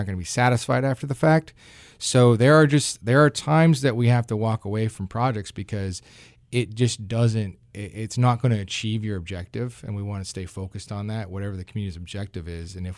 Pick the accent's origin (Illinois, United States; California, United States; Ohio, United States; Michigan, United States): Michigan, United States; moved away as an adult; My background, I'm from Michigan originally